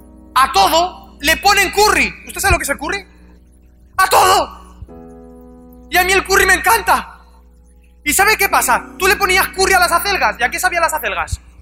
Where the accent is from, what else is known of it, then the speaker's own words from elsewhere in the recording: Valencia, Valencian Community, Spain; ¿Usted sabe que yo vengo de Valencia, donde es la paella valenciana?